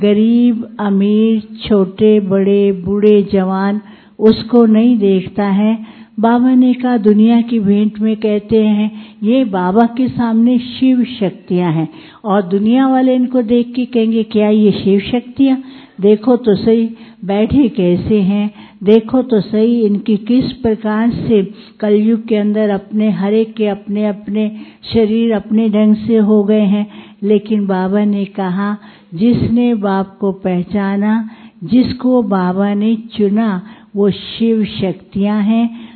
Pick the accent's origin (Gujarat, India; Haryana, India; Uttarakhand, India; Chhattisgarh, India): Haryana, India; Karnal; born there; जब मैं करनाल में पैदा हुई